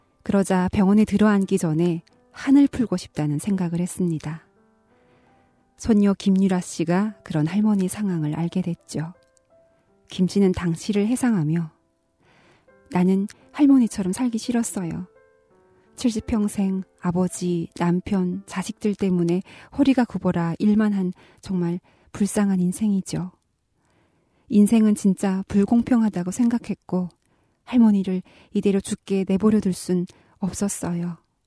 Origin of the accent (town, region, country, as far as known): North Korea